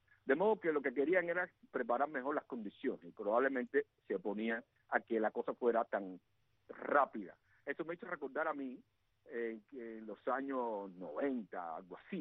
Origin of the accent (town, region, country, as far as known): Cuba